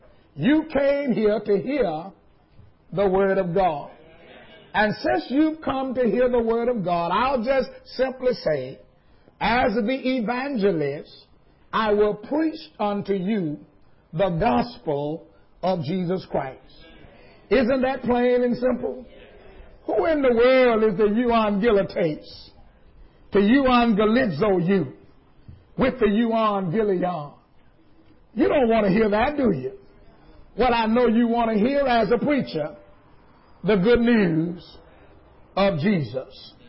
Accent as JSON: {"language": "English", "town": "Greenville", "region": "Mississippi", "country": "United States", "lives_now": "Pontiac, United States", "said": "Now, I preach in Pontiac, Michigan, but I'm originally from Greenville, Mississippi, and that's in the Deep South."}